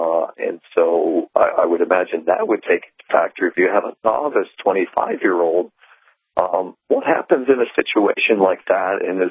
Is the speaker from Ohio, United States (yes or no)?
no; Massachusetts, United States; You know, I'm 16 and a half where I grew up in Massachusetts.